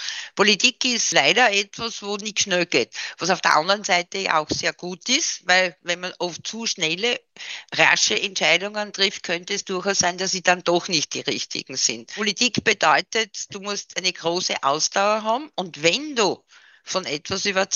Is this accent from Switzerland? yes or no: no; Austria; Ja, Parlament ist bei uns in Österreich, muss man wirklich sagen, auch eine Stätte der Begegnung.